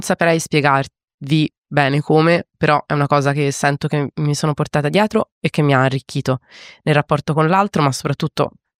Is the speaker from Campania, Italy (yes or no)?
no; Florence, Tuscany, Italy; now in Rome, Italy; io sono olandese, ma tedesca, ma io in realtà sono cresciuta a Firenze e poi sono trasferita a Roma